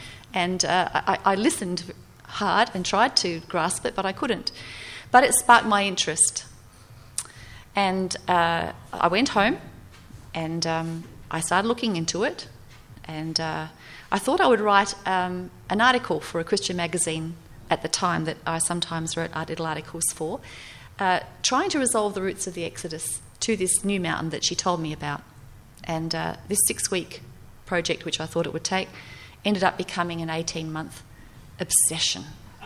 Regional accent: Australia; I'm an Australian mother and housewife. What am I doing down here?

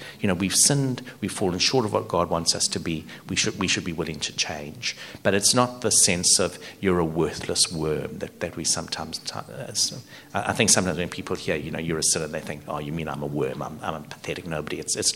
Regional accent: South Africa; also born or lived in New Zealand; now in Australia; So I grew up in South Africa

